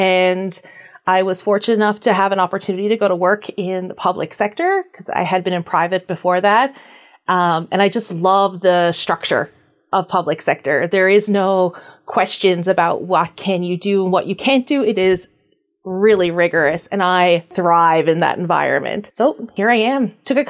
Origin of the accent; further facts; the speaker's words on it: Newfoundland and Labrador, Canada; moved away as an adult; I hail from Newfoundland, so right on the east coast of Canada, and myself and my now husband moved here to Alberta in 2004.